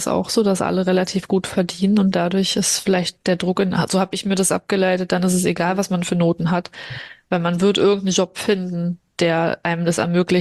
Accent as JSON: {"language": "German", "region": "Berlin", "country": "Germany", "said": "Ja, also ich komme ja aus Berlin."}